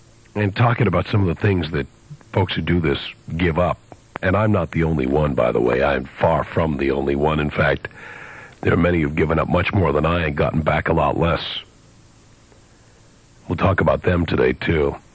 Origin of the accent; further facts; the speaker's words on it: New York City, New York, United States; And New York City, my hometown, doesn't want me.